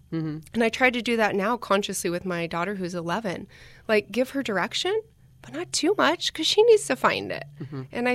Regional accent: California, United States; My parents, I grew up in Orange County, so very much not a bunker

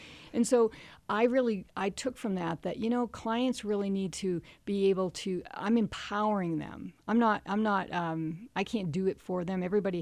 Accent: East Coast, United States; now in Park City, United States; I've been in Park City for about 30 years. I came from the East Coast, and I wasn't a child athlete.

